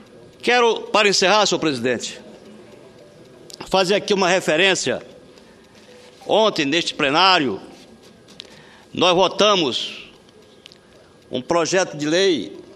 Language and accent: Portuguese; Ceará, Brazil; now in Brasília, Brazil; a minha origem é nordestina, eu sou do Ceará, embora aqui tenha a honra de representar o Estado que me adotou, o Estado de Rondônia. Mas, chegando aqui em Brasília, em 1968